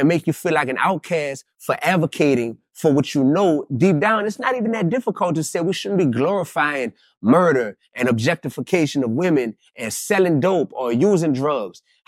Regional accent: New Orleans, Louisiana, United States; I'm from New Orleans, to where the number one stunner is from New Orleans.

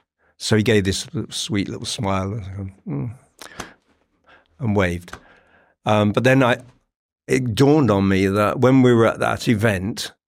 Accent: Northampton, East Midlands, United Kingdom; opened for … in Northampton, my hometown, we played at the town hall.

